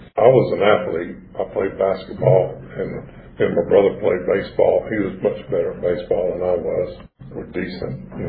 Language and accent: English; Forest Park, Georgia, United States; also born or lived in Griffin; I grew up in Forest Park, Georgia, right down by the airport. I was born in Griffin. My parents moved to Forest Park in 1964.